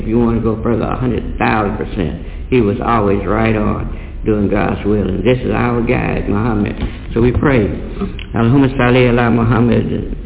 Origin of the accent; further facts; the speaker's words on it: United States; first language English; I don't speak Arabic. I'm from America and my language is English.